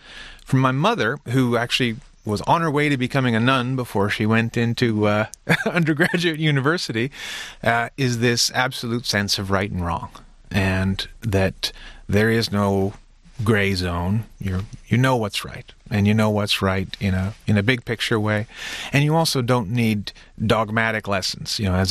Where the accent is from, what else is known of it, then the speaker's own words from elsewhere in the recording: Toronto, Ontario, Canada; also born or lived in Vancouver / Montreal; As a Canadian, so as a proud Canadian, I've been on all coasts. So I grew up mostly in Toronto. That was home base. But also grew up a bit in Vancouver and in Montreal.